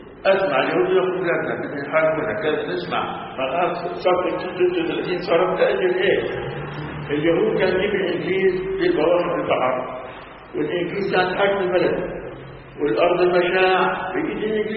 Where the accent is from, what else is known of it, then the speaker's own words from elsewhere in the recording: Haifa District, Israel; كانوا في هذا عندنا بحيفا كان نصفات البترول